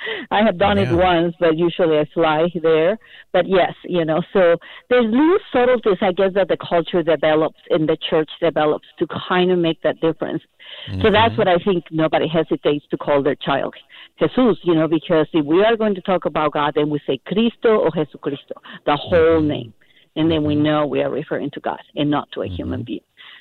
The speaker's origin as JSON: {"language": "English", "country": "Mexico", "tie": "born or raised there", "moved": "yes", "lives_now": "United States", "said": "I live in the United States now for 30 years, but I grew up in Mexico."}